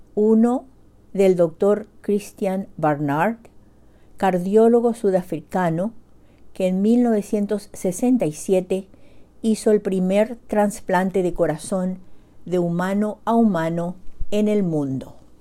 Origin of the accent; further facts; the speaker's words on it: Paraguay; now in Bedford, United States; ustedes desde Bedford, Massachusetts, con otro relato de la cosecha narrativa de Ñañaretá, Paraguay, mi tierra natal y país corazón de América del Sur.